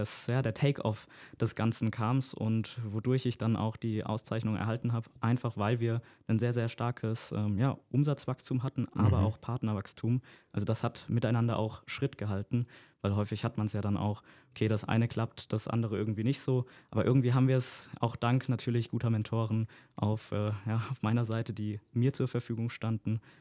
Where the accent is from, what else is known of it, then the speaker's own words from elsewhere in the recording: Mannheim, Baden-Württemberg, Germany; Als Mannheimer habe ich es natürlich jetzt nicht weit nach Heidelberg.